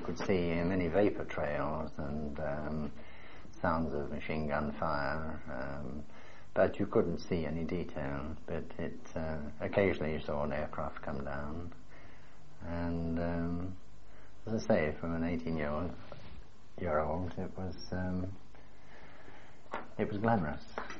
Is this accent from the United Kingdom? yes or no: yes; London, United Kingdom; born there; I was born in London, Islington, North London.